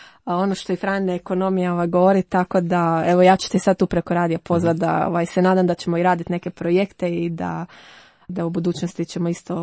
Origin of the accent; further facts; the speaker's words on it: Pag, Zadar County, Croatia; ja dolazim iz Paga, znači isto ono malo mjesto, došla sam tu, išla sam ono studirat